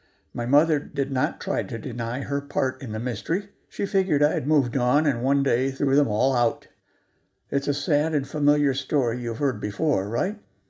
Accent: United States; Like millions of other kids growing up in America in the 1950s, I became a collector of baseball cards at an early age.

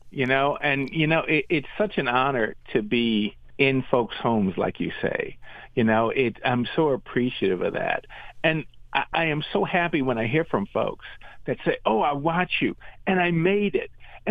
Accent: Louisiana, United States; Well, you know, growing up in Louisiana, everybody sits in the kitchen.

